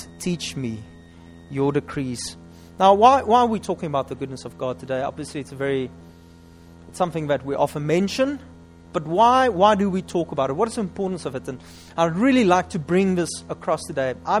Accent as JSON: {"language": "English", "town": "Upington", "region": "Northern Cape", "country": "South Africa", "said": "I'm from Upington. It's close to the Namib Desert. There's nothing there."}